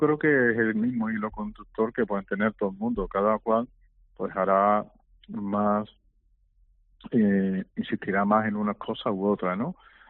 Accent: Malaga, Andalusia, Spain; yo nací en Málaga y quitando periodos determinados que he tenido que salir con motivo de estudio y a vivir fuera en otras ciudades, 2 años en un lado, otros 2 en otro, ¿no? Pues me he sentido siempre de aquí, de Málaga, malagueño.

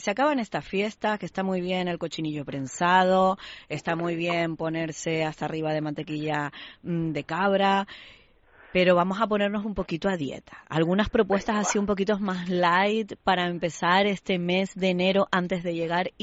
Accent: Spain; digo, que soy la única española.

